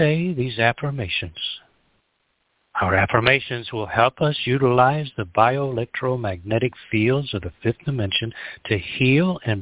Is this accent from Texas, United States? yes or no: yes; Texas, United States; from Texas, and today is March the 7th.